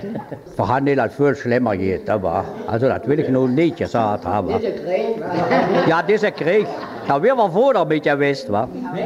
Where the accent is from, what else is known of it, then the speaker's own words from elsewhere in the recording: Aachen, North Rhine-Westphalia, Germany; ich bin ein gebürtiger Öcher und ich komme noch hier mithelfen